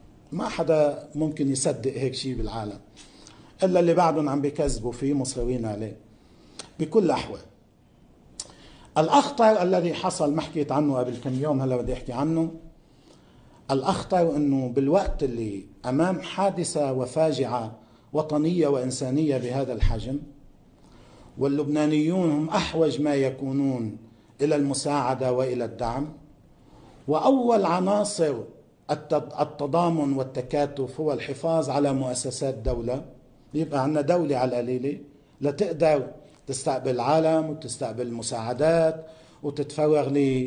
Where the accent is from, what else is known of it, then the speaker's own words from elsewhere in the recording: Lebanon; نحن لبنانيين